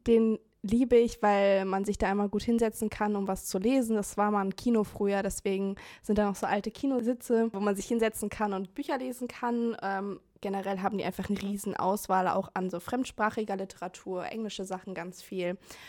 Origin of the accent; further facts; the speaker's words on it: Bonn, North Rhine-Westphalia, Germany; Ich bin hier in Bonn geboren. Das heißt, ich lebe mein ganzes Leben lang schon hier.